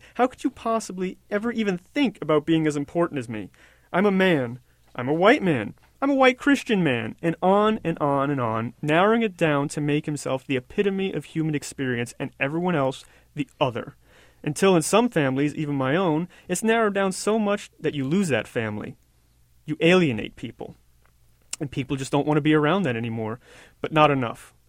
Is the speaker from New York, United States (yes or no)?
yes; New York, United States; I grew up in New York, my family from the Bronx.